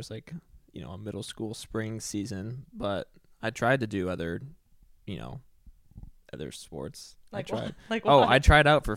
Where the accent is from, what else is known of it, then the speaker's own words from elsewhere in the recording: Eugene, Oregon, United States; All right, so I was born and raised in Eugene, Oregon. Anybody ever heard of that?